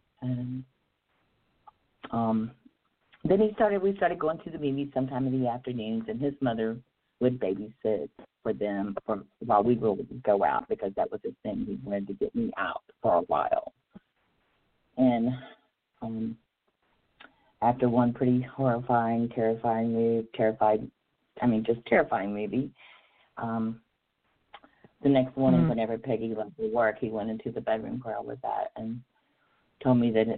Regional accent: Myrtle Beach, South Carolina, United States; I am from Myrtle Beach, South Carolina. I was born in South Carolina

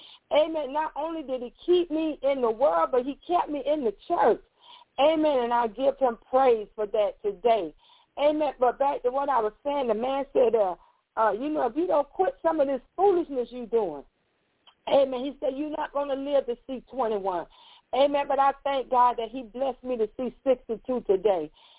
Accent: Miami, Florida, United States; I was born and raised in Miami.

